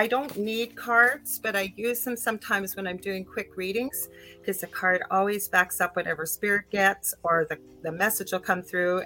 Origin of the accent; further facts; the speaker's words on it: Canada; And I am a Canadian clairvoyant medium